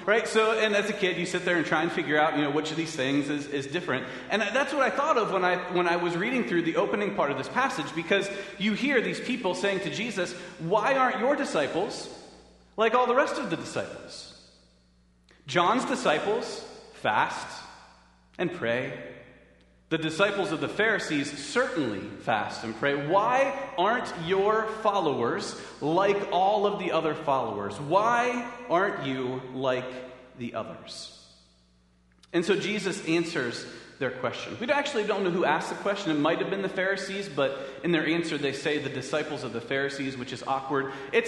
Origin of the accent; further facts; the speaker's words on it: Winona, Ohio, United States; in the bustling metropolis in which I grew up in Winona, Ohio, I did not have cable or Dish or DirecTV